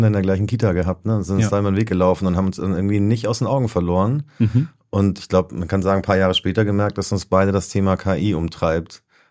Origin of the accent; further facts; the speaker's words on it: Baden-Württemberg, Germany; Ja, ich bin eigentlich Schwabe, ich komme aus der Nähe von Tübingen, also noch ein kleineres Dorf, so richtig Bauernhof und Kühe und so.